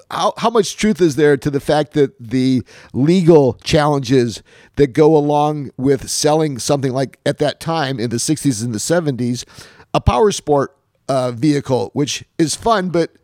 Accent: Utica, New York, United States; You know, I'm a New York guy from Utica

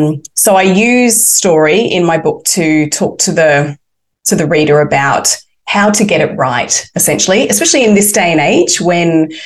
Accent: Brisbane, Queensland, Australia; also born or lived in United Kingdom; now in Melbourne, Australia; because I lived in the UK for 11 years, moved back to Australia, moved to Melbourne because even though I'm from Brisbane, I moved to Melbourne

